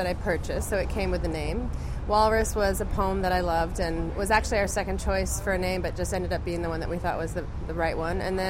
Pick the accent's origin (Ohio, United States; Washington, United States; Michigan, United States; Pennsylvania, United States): Washington, United States; Woodinville; I grew up here in Woodinville, actually.